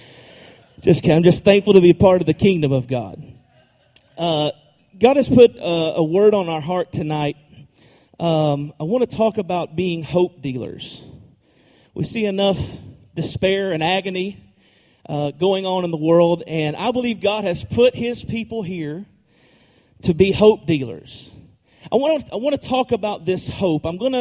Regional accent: Georgia, United States; As he said, we are from Chattanooga, the North Georgia area specifically, just over the border.

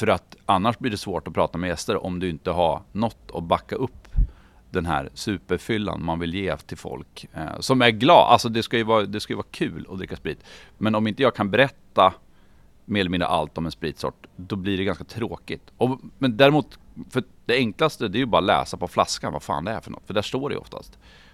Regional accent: Bräcke, Jämtland County, Sweden; now in Umeå, Sweden; Men jag kommer ju också från Bräcke, mitt emellan Östersund och Sundsvall. Det är fortfarande hemma när jag väl kommer hem. Men nej, Umeå är mitt hem.

